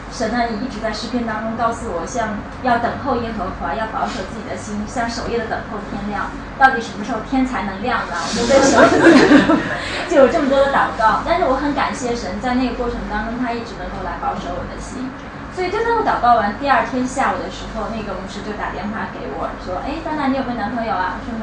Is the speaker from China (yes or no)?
yes; Xi'an, Shaanxi, China; now in Shanghai, China; 因为我是西安人，我家不在上海